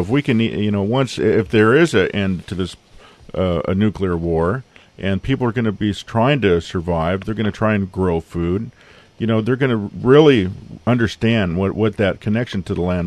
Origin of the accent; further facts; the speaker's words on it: Oklahoma, United States; And, you know, I'm from Oklahoma. In Oklahoma, we have I have family members in prison